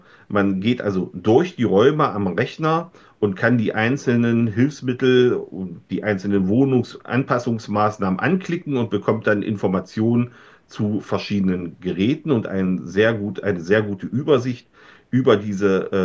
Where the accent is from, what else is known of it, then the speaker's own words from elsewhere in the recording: Wernigerode, Saxony-Anhalt, Germany; den Bürgern meiner Heimatstadt Wernigerode zu zeigen